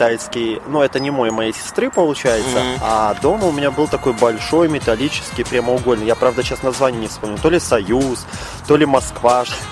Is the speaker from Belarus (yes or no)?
yes; Minsk, Belarus; Я сам, получается, родился в Минске, потом уехал за город